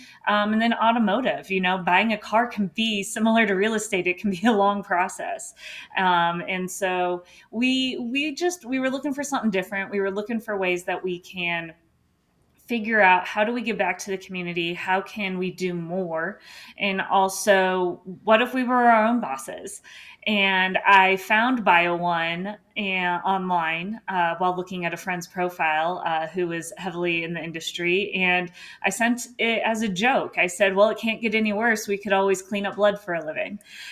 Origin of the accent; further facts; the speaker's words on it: Littleton, Colorado, United States; So I'm from Colorado. Grew up here in Littleton, went to CSU.